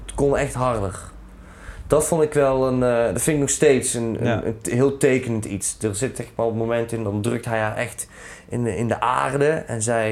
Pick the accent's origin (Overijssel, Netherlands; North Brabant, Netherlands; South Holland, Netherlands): North Brabant, Netherlands; accent: Brabantian; Dus ik zet dan expres mijn extra Brabants accent op en ik kom daar en daar vandaan